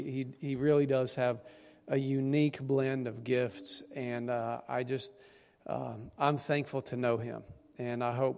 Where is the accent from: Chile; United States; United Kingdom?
United States; Tennessee; I'm from East Tennessee